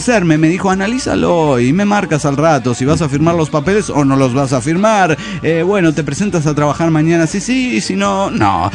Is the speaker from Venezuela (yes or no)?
yes; Maracaibo, Zulia, Venezuela; de Maracaibo, Venezuela.